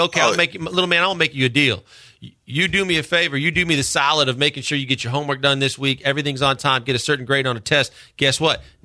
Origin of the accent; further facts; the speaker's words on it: Milwaukee, Wisconsin, United States; Like, I remember growing up in Milwaukee and they had the Brewer Fan Club.